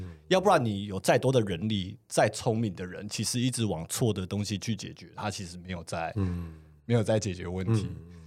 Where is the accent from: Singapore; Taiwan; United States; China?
United States; 就是我在美国那边读书长大，然后开始工作